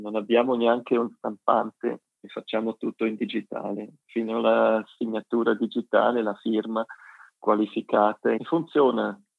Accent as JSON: {"language": "Italian", "town": "Poschiavo", "region": "Graubünden", "country": "Switzerland", "said": "Perché io sono da Poschiavo, no? E ho potuto, sono 40 anni che sono più a Poschiavo, ma adesso sono ritornato a casa"}